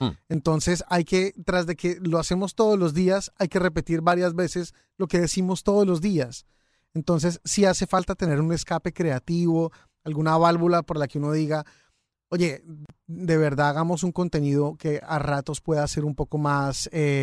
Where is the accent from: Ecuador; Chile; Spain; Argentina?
Ecuador; Yo si hubiera estado en Ecuador, en mi país, no me atrevo a salir a la calle a bailar. Pero acá ya no estoy en el mío